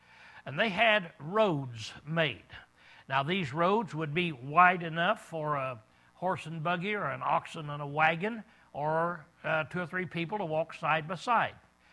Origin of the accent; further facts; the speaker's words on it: United States; Now that kind of amazes me as an American